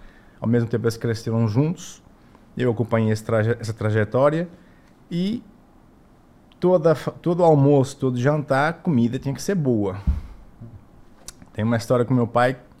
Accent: Caldas de Vizela, Braga, Portugal; now in Brazil; Eu nasci em Caldas de Vizela, tenho muito orgulho de falar, minha terra, cidade natal. Fica perto de Braga, perto de Guimarães, 30 quilômetros do Porto, é a região norte de Portugal.

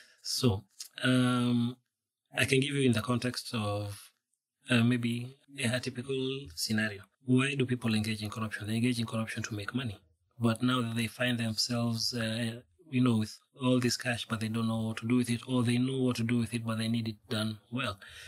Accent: Rift Valley, Kenya; You know, I'm from Rift Valley myself

